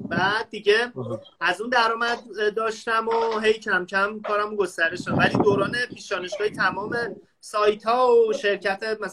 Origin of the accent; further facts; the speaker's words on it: Isfahan, Iran; also born or lived in Qazvin; من متولد 1371 توی شهر قزوین، ولی بچه اصفهانم، یعنی کلا اصفهان بزرگ شدم و فقط قزوین به دنیا اومدم.